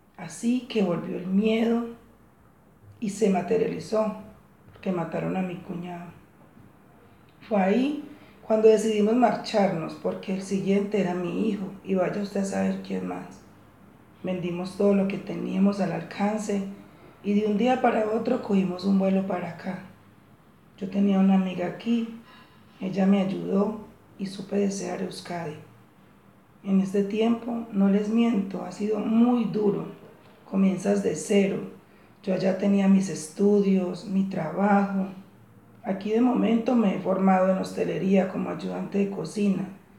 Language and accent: Spanish; Colombia; soy colombiana y mi historia de persecución comienza hace más de 10 años. Yo vivía con mi familia en una zona rural